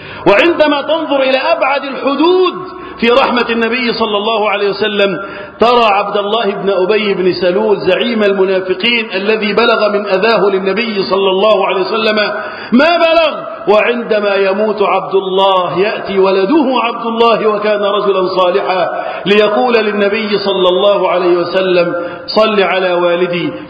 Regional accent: Egypt; اللهم احفظ بلدنا مصر

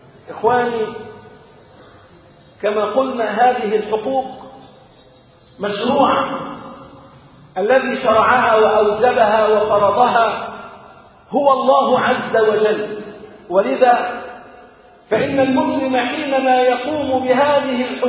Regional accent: Egypt; اللهم اجعل بلدنا مصر سلما سلاما وأمنا أمانا سخاء رخاء وسائر بلاد المسلمين

